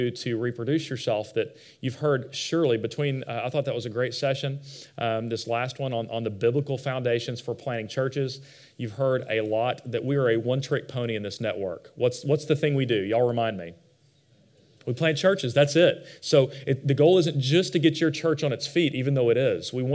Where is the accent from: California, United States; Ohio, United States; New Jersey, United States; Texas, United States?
Texas, United States; Fort Worth; I'm not from there. I'm from Fort Worth, just right over here. And so that's where I grew up, but I went to Tech.